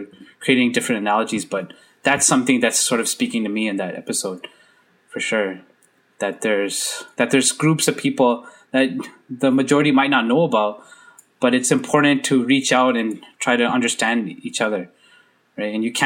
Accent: Canada; as someone as a visible minority growing up in Canada. I'm in Canada.

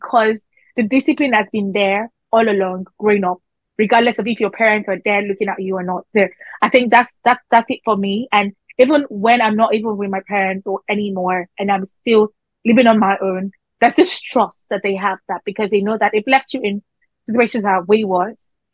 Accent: Nigeria; because, you know, as a Nigerian child, they say it takes a village to like raise a child.

